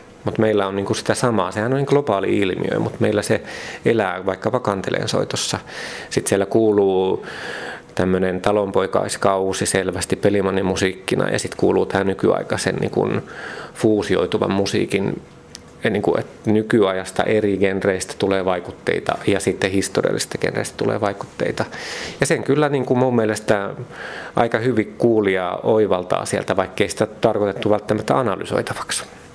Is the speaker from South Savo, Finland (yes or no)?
yes; Mikkeli, South Savo, Finland; Kun mä oon Mikkelistä Savosta kotoisin